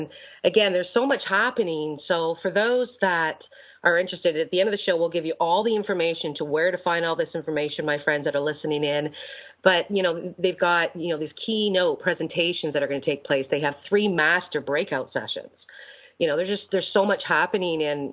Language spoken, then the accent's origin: English; Canada; Yes, I'm from Canada.